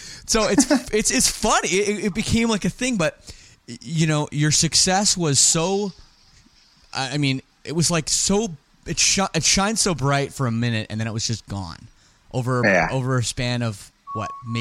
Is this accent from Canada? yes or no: yes; Canada; being Canadian